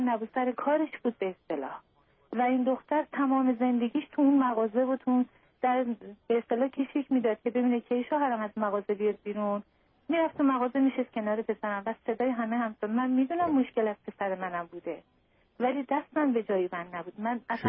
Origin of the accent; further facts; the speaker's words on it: Iran; moved away as an adult; 1.5 سال پیش از ایران از طریق ترکیه اومدیم اینجا